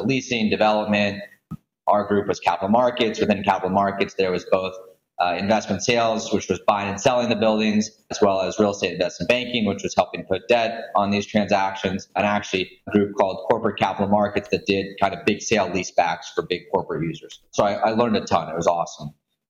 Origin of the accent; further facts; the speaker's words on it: Houston, Texas, United States; also born or lived in Atlanta / Washington DC; So my quick background, I grew up in Houston. I went to college in Atlanta, lived in DC for a handful of years after that.